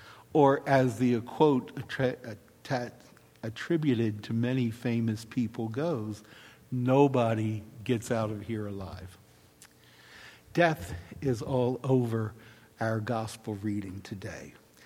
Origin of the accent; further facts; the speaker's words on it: Baltimore, Maryland, United States; In my hometown of Baltimore, there is a St. Jude Shrine.